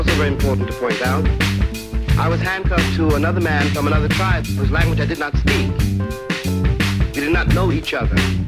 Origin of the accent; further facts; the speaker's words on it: New York, United States; born there; So I told him I was born in Hull Hospital, I said. I was born in New York.